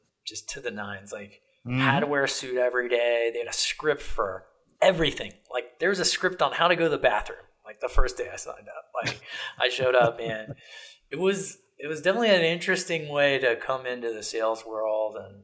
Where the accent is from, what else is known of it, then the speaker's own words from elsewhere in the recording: Ohio, United States; He was originally from Ohio. I was from Ohio. This is in Gardena, California at the time.